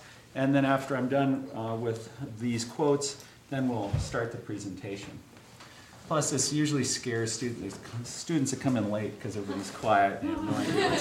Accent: Odessa, Washington, United States; I grew up in Odessa, Washington, which is about an hour away from Wenatchee. Small farming rural community, bunch of German Russians. We still had German worship services.

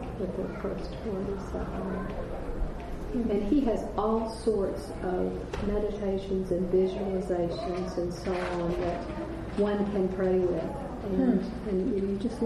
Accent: Dallas, Texas, United States; also born or lived in Topeka / Houston / Tennessee / San Antonio; now in Austin, United States; Grew up in Houston for 7 years, 1 year in Tennessee, 3 years in San Antonio, and then to Dallas till I left for college.

